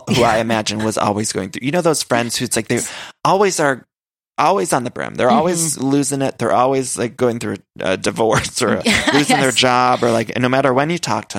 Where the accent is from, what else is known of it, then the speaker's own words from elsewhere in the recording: Cleveland, Ohio, United States; I'm from the Cleveland area, but it was nice to see Ohio representation on screen.